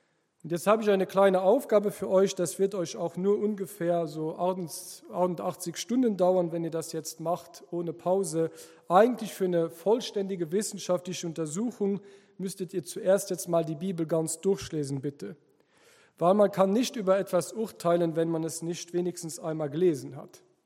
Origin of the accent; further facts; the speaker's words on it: Luxembourg; first language Luxembourgish; German is a second language; Und damit ihr auch meine Muttersprache lernt, habe ich euch auf Luxemburgisch was mitgebracht.